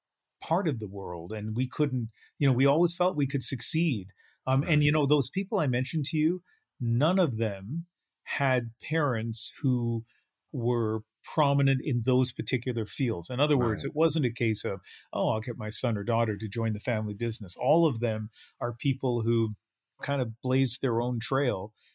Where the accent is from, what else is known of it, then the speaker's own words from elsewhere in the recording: New Brunswick, Canada; part of it is not just growing up in New Brunswick, but growing up in a particular town in New Brunswick, right? And so very small